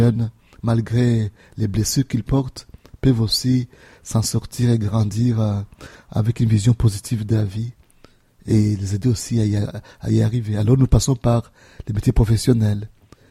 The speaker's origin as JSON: {"language": "French", "town": "Bukavu", "region": "South Kivu", "country": "DR Congo", "said": "Oui, je viens de Bukavu."}